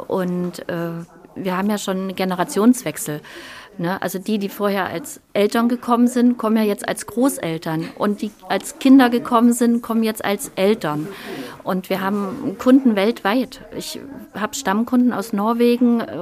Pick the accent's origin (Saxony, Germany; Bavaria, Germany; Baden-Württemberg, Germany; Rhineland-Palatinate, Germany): Saxony, Germany; Ich stamme aus dem Erzgebirge